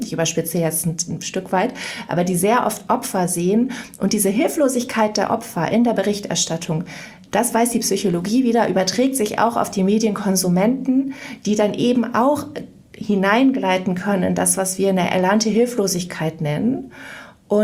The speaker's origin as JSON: {"language": "German", "town": "Mönchengladbach", "region": "North Rhine-Westphalia", "country": "Germany", "tie": "born or raised there", "said": "nach meinen ersten Schritten bei der Lokalzeitung in Mönchengladbach, wo ich aufgewachsen bin ich dann nach Bonn gekommen"}